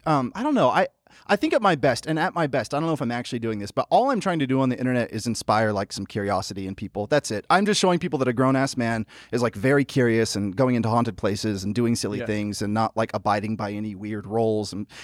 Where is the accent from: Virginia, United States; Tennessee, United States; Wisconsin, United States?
Tennessee, United States; Memphis; Memphis, Tennessee. Yeah. I grew up in Memphis, Tennessee, and I loved it.